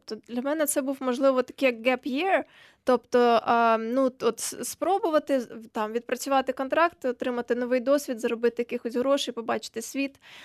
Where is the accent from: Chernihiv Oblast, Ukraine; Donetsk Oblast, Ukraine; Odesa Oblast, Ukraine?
Odesa Oblast, Ukraine; оскільки я з Одеської області, з півдня